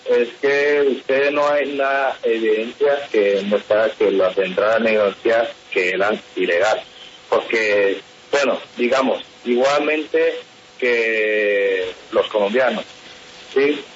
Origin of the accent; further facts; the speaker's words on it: China; Spanish is a second language; Ya, porque somos chinos.